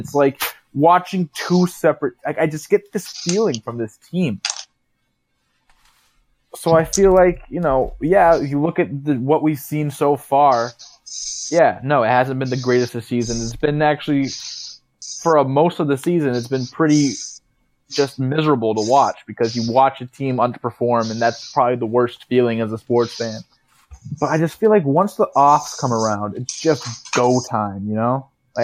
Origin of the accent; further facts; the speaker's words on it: Massachusetts, United States; growing up in Massachusetts, it's quite documented that we are probably the most spoiled sports people in the history of sports ever.